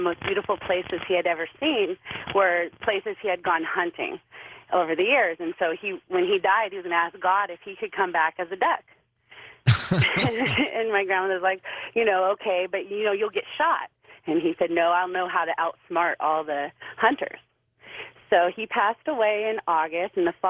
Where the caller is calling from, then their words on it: California, United States; I'm calling from the Bay Area.